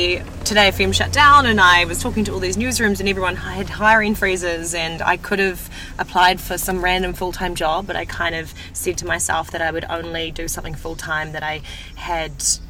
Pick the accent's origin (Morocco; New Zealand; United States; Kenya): New Zealand; being in France at, you know, at the Rugby World Cup final and actually seeing us on the world stage